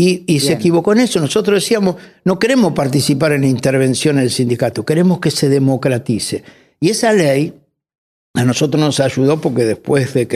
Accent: Lanús, Buenos Aires Province, Argentina; Yo soy de Lanús, en ese momento estaba...

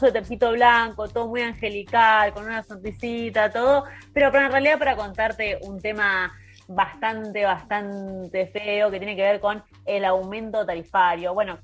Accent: Buenos Aires, Argentina; yo soy de Caballito

